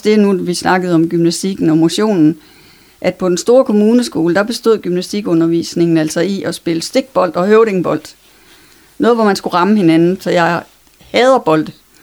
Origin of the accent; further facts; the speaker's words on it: Vejle, Region of Southern Denmark, Denmark; Jeg voksede op i Vejle.